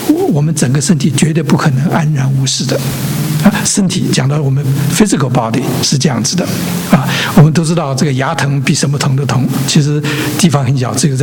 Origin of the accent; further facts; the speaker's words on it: China; 特别我们来自这个五千年文化的这个中国呢